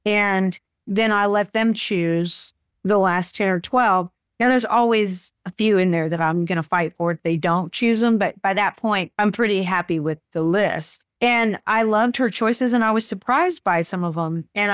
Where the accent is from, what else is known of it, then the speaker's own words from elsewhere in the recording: Morton, Washington, United States; because I come from Morton, Washington, really small town.